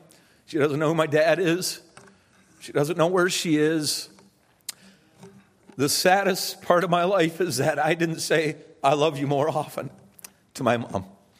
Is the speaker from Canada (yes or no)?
yes; Canada; I'm Canadian. I'm pretty Canadian. I'm not a typical Canadian today, but I was a very typical Canadian then.